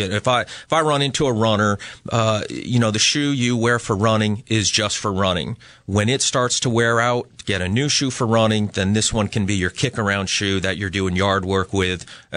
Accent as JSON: {"language": "English", "region": "Massachusetts", "country": "United States", "said": "I am from here. I'm originally from Western Mass. So for me, this is coming home."}